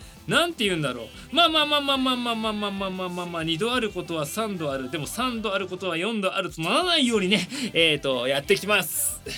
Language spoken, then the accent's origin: Japanese; Tokyo, Japan; 東京生まれで、東京育ちで、もう東京が好きですよ ね。